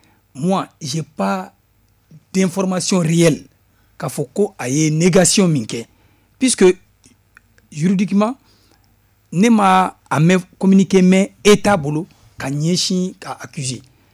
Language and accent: French; Mali; je suis Malien